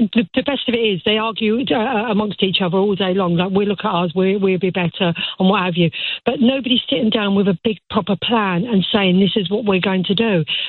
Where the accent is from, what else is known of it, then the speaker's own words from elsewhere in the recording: London, United Kingdom; You know, I'm born and raised in London.